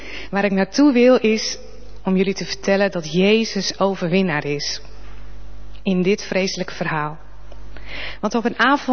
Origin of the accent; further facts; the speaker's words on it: Groningen, Netherlands; ik kom uit Groningen.